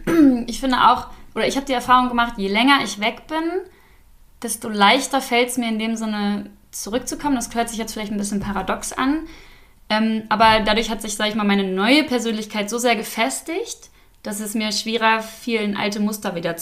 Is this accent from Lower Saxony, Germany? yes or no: yes; Hanover, Lower Saxony, Germany; now in Hamburg, Germany; ich komme ja eigentlich aus Hannover und bin dann nach Hamburg gegangen, in eine neue Stadt.